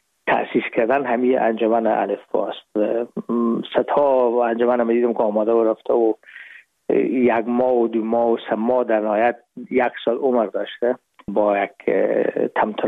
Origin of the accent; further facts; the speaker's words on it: Afghanistan; به داخل وطنم دوستا و خشاوند و رفقای قدیمی هستن